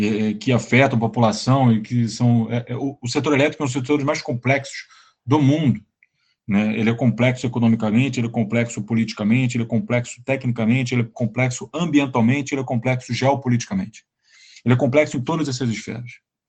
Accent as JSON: {"language": "Portuguese", "country": "Brazil", "said": "É porque eu sou brasileiro."}